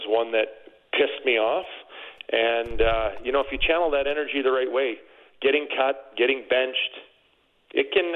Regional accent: Saskatchewan, Canada; I grew up playing in Nowheresville, Saskatchewan, and usually we only had about three or four defensemen so you're guaranteed to play

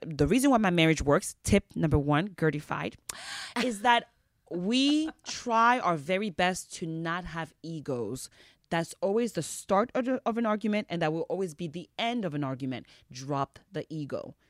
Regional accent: Miami, Florida, United States; I lived in Miami for the past 30 plus years and I just moved like when Miles was what, 2? So I am from Miami, honey. I am not Miami-ish.

